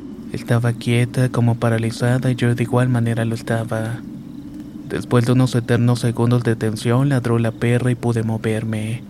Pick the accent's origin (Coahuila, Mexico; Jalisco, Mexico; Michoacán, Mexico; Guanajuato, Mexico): Coahuila, Mexico; San Pedro; Soy de San Pedro, Coahuila y tengo 27 años.